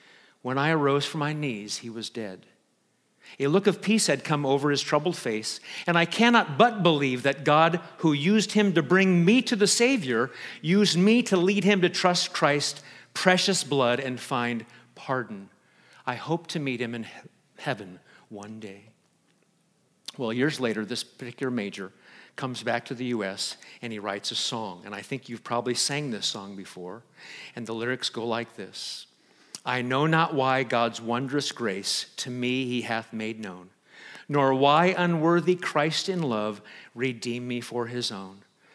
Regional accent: Omaha, Nebraska, United States; also born or lived in Los Angeles; when I first moved to Massachusetts from California, I'm originally from Omaha, but then was in LA for a long time. I moved to Massachusetts

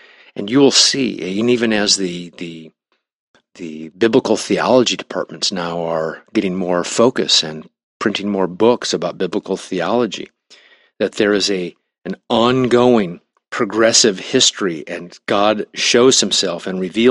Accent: Nebraska, United States; I was brand new from Nebraska. I didn't know downtown LA from anything.

